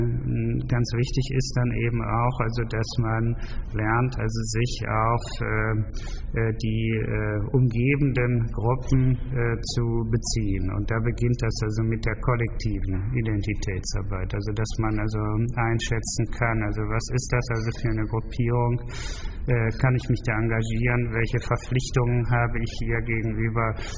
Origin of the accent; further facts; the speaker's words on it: Germany; accent: German; Nur ich wurde natürlich in England oder Amerika als Deutscher behandelt. Wenn ich den Mund aufmachte, man meinen starken deutschen Akzent hörte